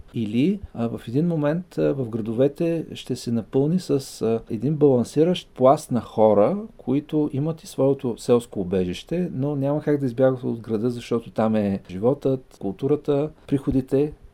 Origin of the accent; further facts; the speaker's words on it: Plovdiv, Plovdiv Province, Bulgaria; Моя род, последните няколко поколения, е притежавал къща в Стария град. Това е едно традиционно градско място в центъра на града. По ред причини, аз съм се родил в един от панелните квартали на града, много известен, даван за пример, ЖК Тракия.